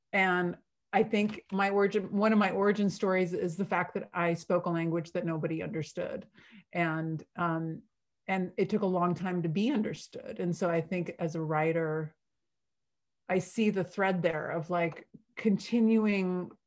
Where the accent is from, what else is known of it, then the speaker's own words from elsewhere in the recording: New England, United States; also born or lived in San Francisco, United States; San Francisco for like 16 years. So I feel like I've kind of bopped all around, and I usually say I'm from New England because I spent kind of my formative, adolescence here.